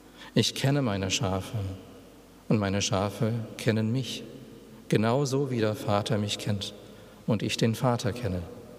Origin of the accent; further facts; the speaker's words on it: United States; German is a second language; Aber ich bin Amerikaner